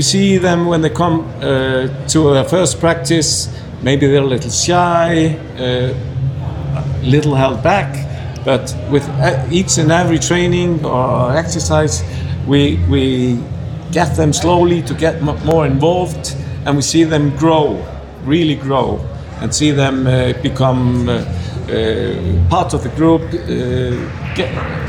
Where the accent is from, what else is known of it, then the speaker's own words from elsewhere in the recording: Iceland; English is a second language; I am from Iceland and I'm a coach on this tournament.